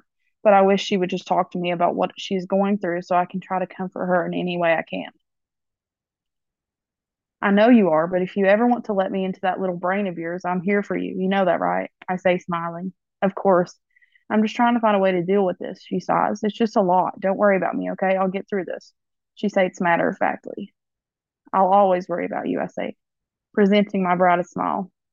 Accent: Kentucky, United States; Growing up in Kentucky, we have seen cancer all our lives

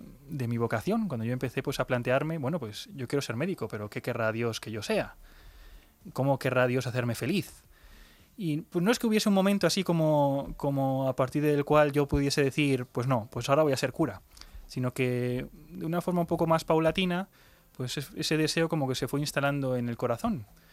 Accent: Villanueva de la Cañada, Community of Madrid, Spain; also born or lived in Zaragoza; desde que tengo 3 o 4 años, acabé viviendo en Villanueva de la Cañada, un pueblo de aquí de la diócesis de Getafe, y un poco pues toda mi vida de fe, fui allí al colegio francés, ahí en Villanueva de la Cañada.

